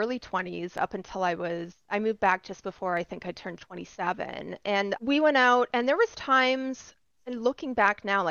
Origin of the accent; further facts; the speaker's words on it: Edmonton, Alberta, Canada; now in United States; I'm Canadian. I live in the States now, but I grew up in Western Canada in a place called Edmonton, which is like one of the coldest places on earth.